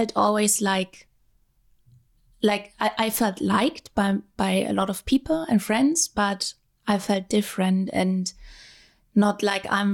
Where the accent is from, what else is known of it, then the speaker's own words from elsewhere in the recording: Dresden, Saxony, Germany; English is a second language; I'm from Dresden, which is a smaller town in East Germany, but not that small.